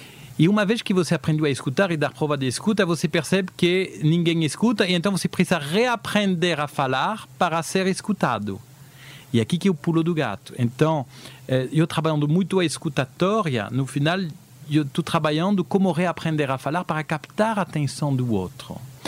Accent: France; moved away as an adult; now in Brazil; meu sotaque, ó, eu nasci no Brasil, né? Mas com 4 anos eu fui para a França e eu voltei com 26.

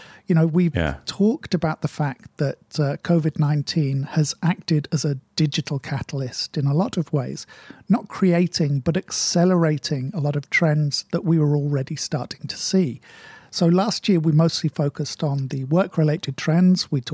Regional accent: United Kingdom; Being British and of a certain age, I'm a big fan of the motoring show, The Grand Tour

